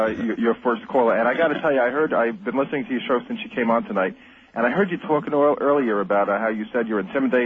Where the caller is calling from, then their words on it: Staten Island, New York, United States; I'm calling from Staten Island, New York.